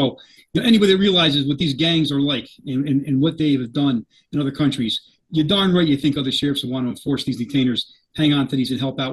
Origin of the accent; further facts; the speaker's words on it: Kingston, New York, United States; I grew up in Kingston, New York, where General Washington many times during the war stayed overnight in our church in the past.